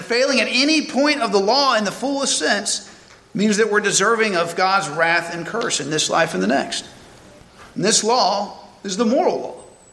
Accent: Georgia, United States; moved away; Just like I grew up in Georgia, and I now no longer live in Georgia

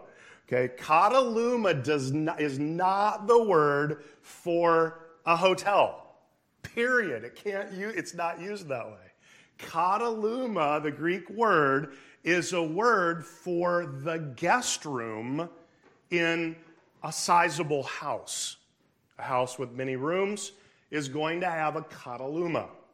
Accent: Philippines; You absolutely cannot, as a Filipino, you cannot say, "Good, I'm hungry, I'm ready to eat. Let's go."

